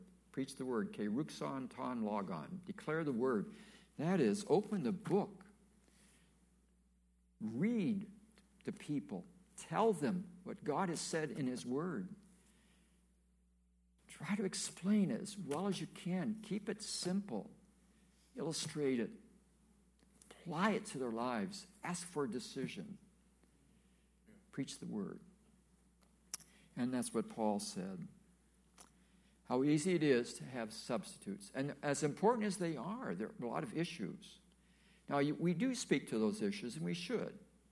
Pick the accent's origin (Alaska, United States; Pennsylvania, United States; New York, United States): Pennsylvania, United States; Erie; I grew up in Bethel Baptist Church in Erie, Pennsylvania